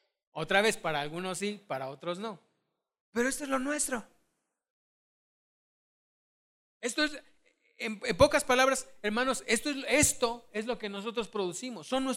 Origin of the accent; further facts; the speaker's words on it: Mexico; Olvídense que soy mexicano, yo mismo ahorita me vuelvo a decir que soy mexicano.